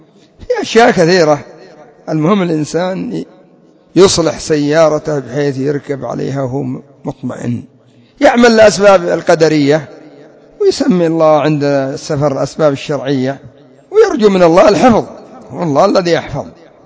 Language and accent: Arabic; Yemen; لكن عندنا في اليمن ما شاء الله السيارة تشترى تجلس 40 سنة 30 سنة 20 سنة 10 سنوات